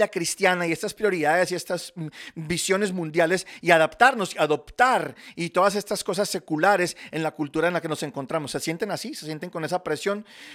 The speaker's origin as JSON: {"language": "Spanish", "town": "Charlotte", "region": "North Carolina", "country": "United States", "tie": "born or raised there", "said": "crecí en Charlotte, no en Cary. Pero cuando yo estaba creciendo, es todo el mundo, oh sí, wow, eres de Carolina del Norte."}